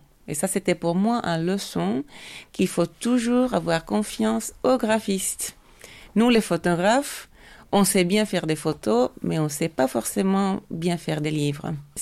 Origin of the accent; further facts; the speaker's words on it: Finland; Et je suis retournée chez moi en Finlande.